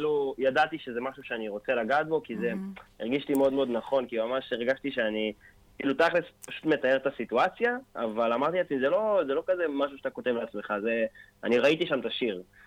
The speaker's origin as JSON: {"language": "Hebrew", "town": "Ashdot Ya'akov Ihud", "region": "Northern District", "country": "Israel", "tie": "born or raised there", "said": "גדלתי באשדות יעקב איחוד."}